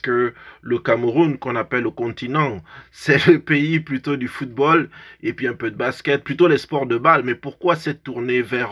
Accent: Gabon; on l'appelle du même nom dans mon pays d'origine, le Gabon.

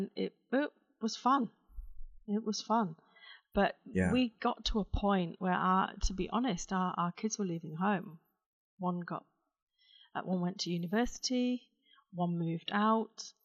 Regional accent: England, United Kingdom; My mum went into nursing, and we grew up in England.

